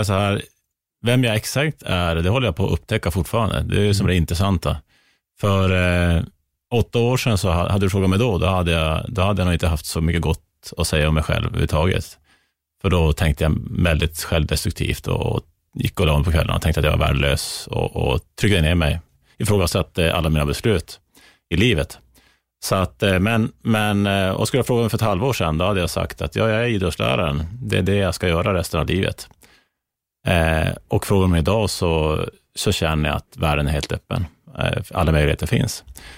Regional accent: Norrland, Sweden; när man kommer fram som norrlänning till Stockholm att man ska gå, att man ska hamna vilse.

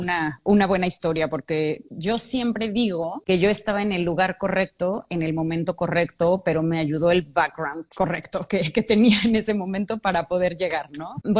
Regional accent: Guadalajara, Jalisco, Mexico; ahorita estoy desde Guadalajara, como les decía, que yo soy de Guadalajara, entonces estoy desde casa

